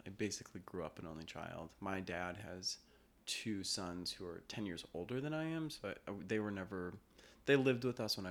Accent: Denver, Colorado, United States; also born or lived in Los Angeles, United States; But also, I grew up in Denver and I was born out there too, in LA. So I don't know. I feel like it's kind of in my bones.

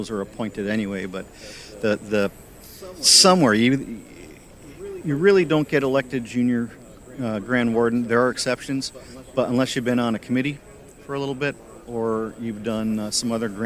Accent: New England, United States; I grew up in New England, and every time we would go, you know, to the village square

